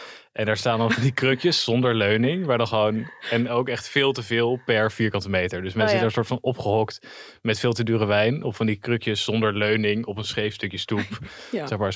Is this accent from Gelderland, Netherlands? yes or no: yes; Zutphen, Gelderland, Netherlands; Ja, ik kom uit Zutphen oorspronkelijk.